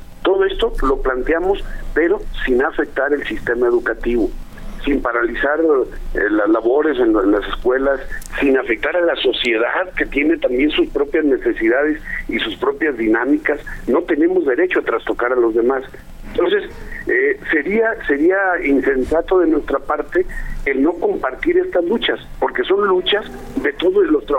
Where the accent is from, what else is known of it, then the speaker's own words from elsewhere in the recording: Mexico; demos un ejemplo de lo que somos los maestros de México